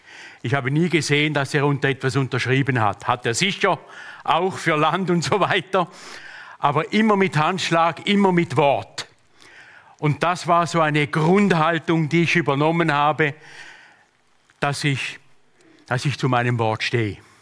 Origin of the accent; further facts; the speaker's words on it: Eastern Switzerland, Switzerland; born there; Ich wurde in der Ostschweiz, in der Schweiz geboren, auf einem Bauernhof, hatte noch 4 Geschwister.